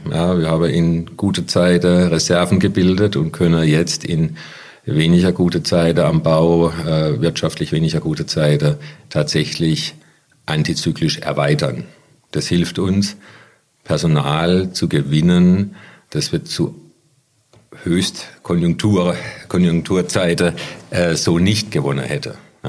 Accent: Baden-Württemberg, Germany; Ich bin Badener, ja.

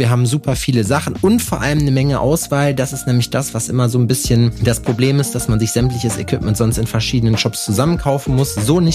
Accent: North Rhine-Westphalia, Germany; die ist aus Lüdenscheid. Das ist der Ort mehr oder weniger, wo ich herkomme. Kleines Nest daneben.

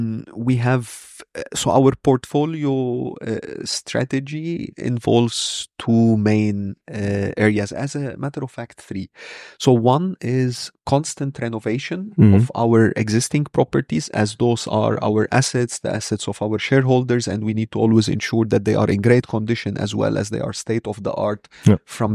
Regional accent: Beirut, Beirut Governorate, Lebanon; English is a second language; moved away as an adult; I come from Lebanon, so I grew up in Beirut.

